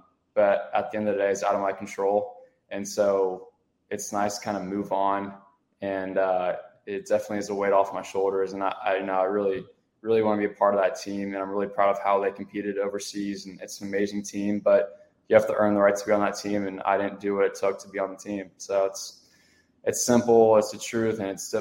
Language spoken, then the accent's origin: English; Texas, United States; For me, especially growing up in Texas, the Charles Schwab was a tournament that I always made an effort to watch.